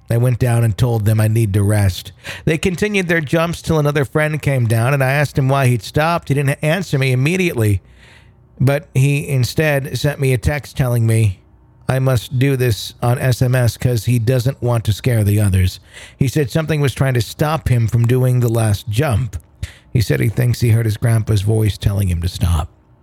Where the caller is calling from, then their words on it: Ann Arbor, Michigan, United States; also born or lived in Philippines; from Ann Arbor, Michigan. I have a couple of paranormal experiences that I'd like to share. I was born in the Philippines with my parents who were still serving in the USAF.